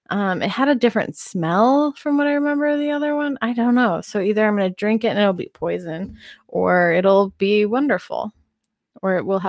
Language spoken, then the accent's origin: English; Seattle, Washington, United States; I'm from Seattle where it rains a lot.